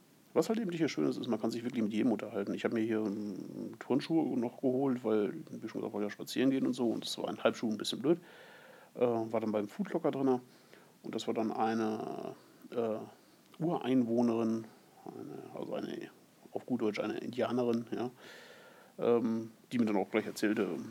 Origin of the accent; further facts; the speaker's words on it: Germany; weil ich komme aus Deutschland und mein Englisch ist nun wirklich absolut grottig